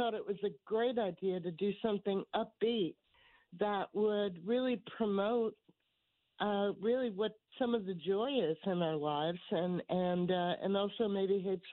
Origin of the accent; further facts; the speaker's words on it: New Haven, Connecticut, United States; But, yes, I'm from New Haven, so I think our pizza rules.